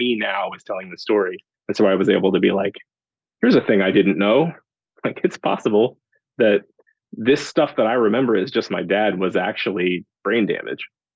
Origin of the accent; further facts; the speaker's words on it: Kansas City, Missouri, United States; So I'm from Kansas City, Missouri, and I went to school in the middle of nowhere in Kansas, K-State.